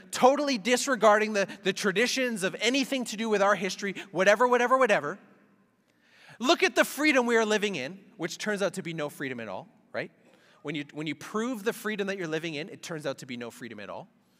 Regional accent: Canada; born there; You know, the reason I was born in Canada is because my Indian mom and my English dad decided to live in Canada together. So when I was born a Canadian, not by choice, but by origin.

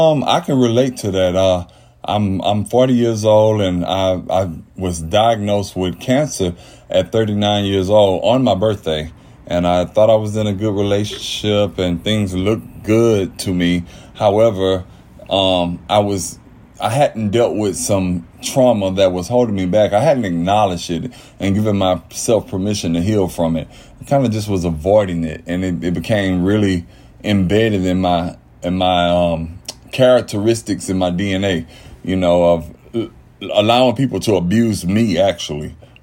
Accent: Houston, Texas, United States; I'm originally from Houston.

